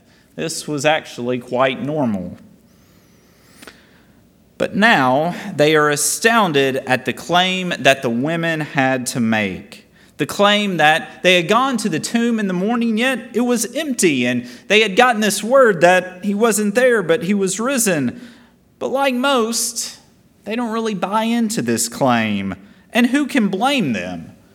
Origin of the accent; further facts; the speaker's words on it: Nebo, Kentucky, United States; Cleopas, which sounds like he could be a guy from my hometown of Nebo, Kentucky.